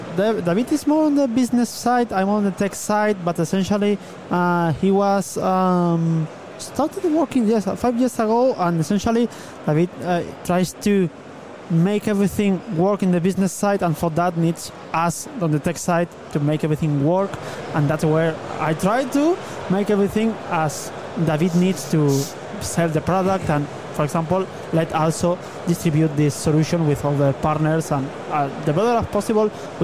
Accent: Barcelona, Catalonia, Spain; English is a second language; Yes, I'm from Barcelona specifically.

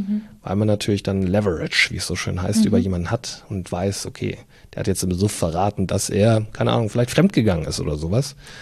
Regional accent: Regensburg, Bavaria, Germany; Ja, ich komme ja gebürtig aus Regensburg

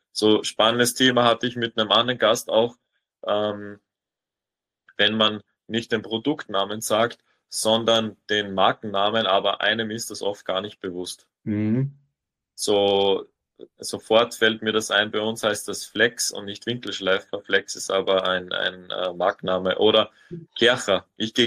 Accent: Austria; ich bin Österreicher

